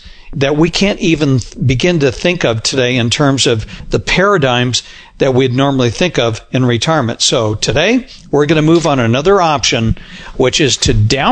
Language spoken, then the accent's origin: English; Arizona, United States; I grew up in Arizona, John, but, you know, you've been to Arizona.